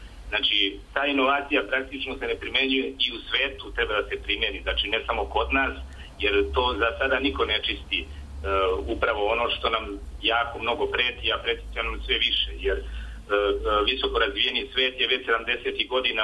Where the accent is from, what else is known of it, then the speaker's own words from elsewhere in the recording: Serbia; kod nas u Srbiji postoje zakoni